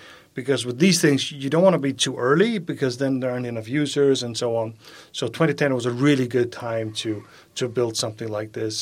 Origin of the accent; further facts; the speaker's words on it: Faroe Islands; I grew up almost in the UK. So I'm from the Faroe Islands, which is just north